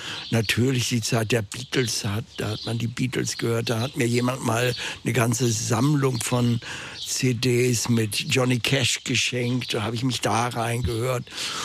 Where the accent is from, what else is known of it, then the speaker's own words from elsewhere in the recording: Hamburg, Germany; Ja, ich bin in Hamburg geboren und war da auch auf einem naturwissenschaftlichen Gymnasium